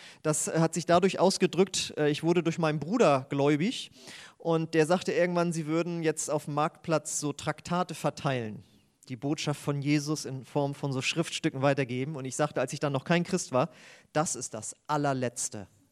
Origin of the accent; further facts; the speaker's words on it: Husum, Schleswig-Holstein, Germany; Und ich komme ja eigentlich aus Husum an der Nordsee, Nordfriesland. Da bin ich das ja eigentlich auch gewöhnt.